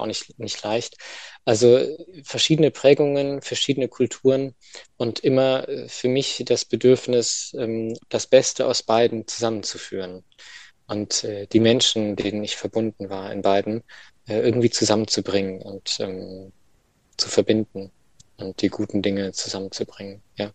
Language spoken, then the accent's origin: German; Heidelberg, Baden-Württemberg, Germany; also born or lived in Göttingen; ich bin in zwei Kulturen, also ich bin in Göttingen geboren und in Heidelberg aufgewachsen und habe einen deutschen Nachnamen, den kann in Spanien keiner aussprechen.